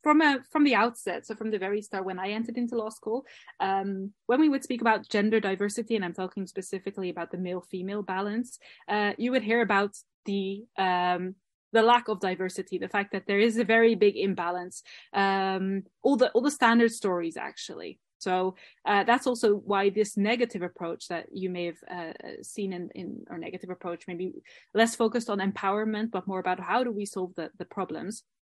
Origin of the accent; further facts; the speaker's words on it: Netherlands; I mean, I grew up in the Netherlands.